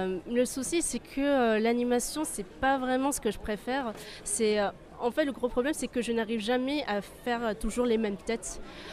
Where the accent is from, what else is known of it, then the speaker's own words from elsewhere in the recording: China; je suis une chinoise et je suis une asiatique